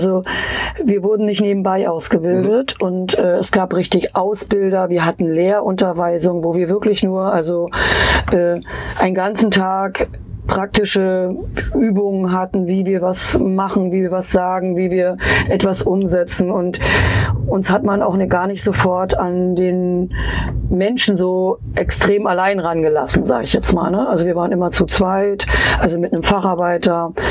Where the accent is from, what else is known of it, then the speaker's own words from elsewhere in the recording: Prerow, Mecklenburg-Vorpommern, Germany; Nee, ich bin auf dem Darß aufgewachsen, auf dem wunderschönen Darß in Prerow.